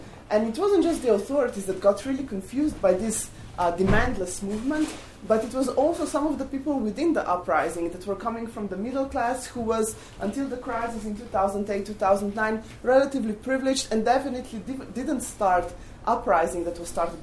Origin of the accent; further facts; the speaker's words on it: Slovenia; now in United States; I'm from Slovenia.